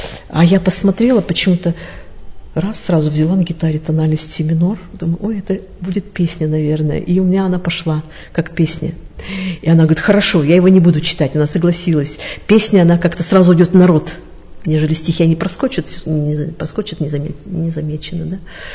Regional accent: Verkhnyaya Salda, Sverdlovsk Oblast, Russia; Я зависала в библиотеке городской, увлекалась поэзией, вот, много читала в то время, увлекалась поэзией, читала много поэтов, и была нашему салдинскому слушателю известн

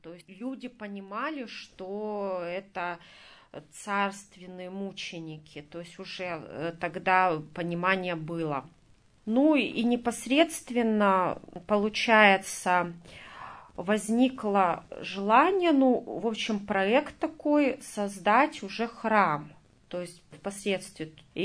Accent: Yekaterinburg, Sverdlovsk Oblast, Russia; born there; что я тоже родилась именно в Екатеринбурге и оказалась, ну, соприкосновение какое-то с этой темой.

